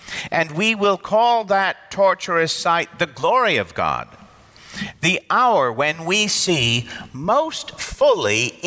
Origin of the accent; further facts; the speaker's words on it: Glencoe, Illinois, United States; But most of the Jewish kids I grew up with in Glencoe, Illinois, where most of the kids were Jewish, had dark hair and brown eyes.